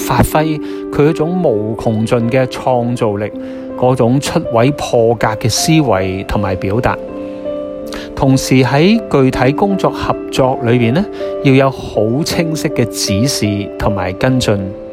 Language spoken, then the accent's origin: Cantonese; Hong Kong; 因为我哋香港人真系太紧张、太大压力。